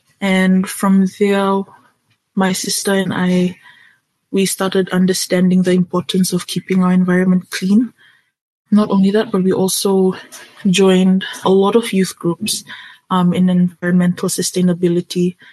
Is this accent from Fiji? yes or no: yes; Fiji; culture, identity, and tradition, as well as Pacific Islanders and as a Fijian.